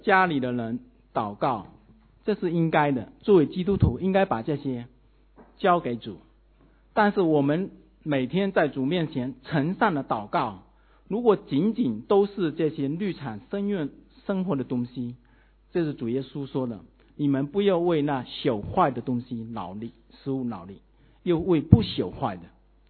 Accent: China; 就是我们中国人想的赚钱、升官发财

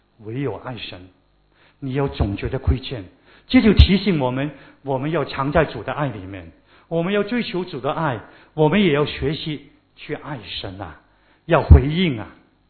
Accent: China; 我们中国人有一句话很好

